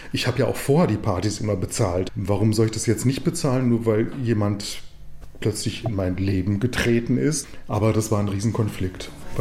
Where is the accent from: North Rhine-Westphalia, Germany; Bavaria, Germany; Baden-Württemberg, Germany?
Baden-Württemberg, Germany; moved away as an adult; now in Berlin, Germany; Ich komme aus Baden, habe mal irgendwann Theologie studiert und bin in den 90ern nach Berlin gezogen.